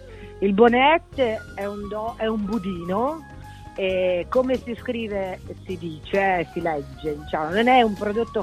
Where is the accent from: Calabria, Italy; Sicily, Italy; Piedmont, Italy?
Piedmont, Italy; also born or lived in Genoa; io sono cresciuta nelle Langhe, e anche se sono nata a Genova, però amo molto la cucina piemontese